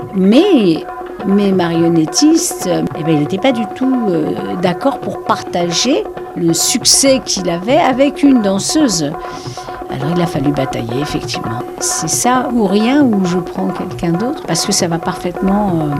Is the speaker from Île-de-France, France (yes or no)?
yes; Paris, Île-de-France, France; born there; Peut-être parce que je suis née dans le Marais.